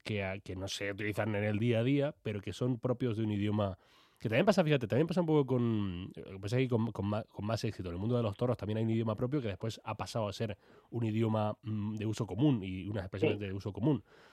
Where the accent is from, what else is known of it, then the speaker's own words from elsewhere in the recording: Granada, Andalusia, Spain; also born or lived in Torrejón de Ardoz; Yo soy granaíno, pero bueno, nací en Torrejón de Ardoz.